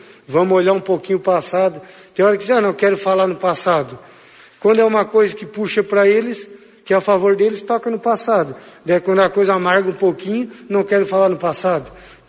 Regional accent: Minas Gerais, Brazil; mas eu sou mineiro, sou devoto de Nossa Senhora

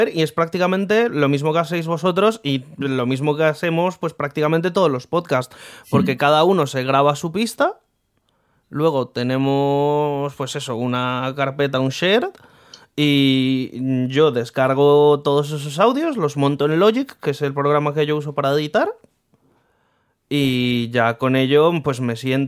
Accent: Colombia; Yo, cuando estaba en Colombia, porque soy colombiano

